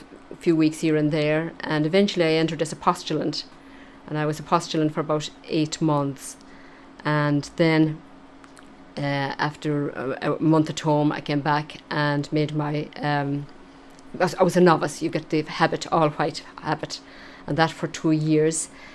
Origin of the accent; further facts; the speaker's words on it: Galway, Connacht, Ireland; I'm from Galway.